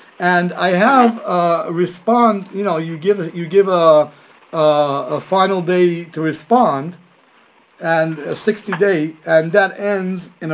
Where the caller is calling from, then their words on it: Israel; there is no office near me, and I'm calling from Israel, as she probably told you, and I got a mail in from Puerto Rico.